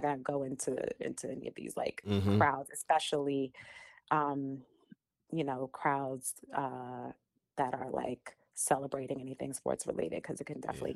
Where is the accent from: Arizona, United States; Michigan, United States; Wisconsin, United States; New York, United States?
New York, United States; now in Los Angeles, United States; I'm no longer in New York, guys. I am a New Yorker and I'm going to hold on to that as long as I can. But I'm based in Los Angeles